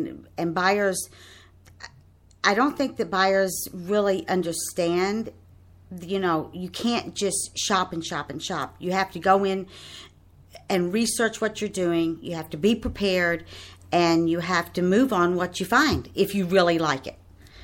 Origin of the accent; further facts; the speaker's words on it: New York, United States; I came from Long Island and I just decided that I needed something different to do.